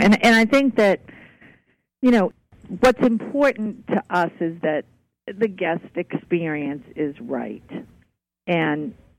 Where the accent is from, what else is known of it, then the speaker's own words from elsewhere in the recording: Peabody, Massachusetts, United States; So I grew up in Peabody, Massachusetts. I spent all my summers in Maine. My grandfather had a boys' camp in Casco, and I was there until I was about 9.